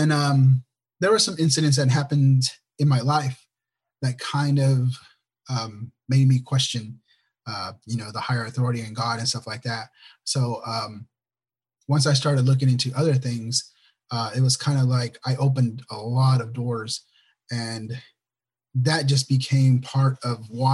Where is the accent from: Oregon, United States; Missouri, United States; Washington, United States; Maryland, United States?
Oregon, United States; Lebanon; now in Temple, United States; I'm based out of Temple, Texas. We are originally from Oregon, from Lebanon, Oregon.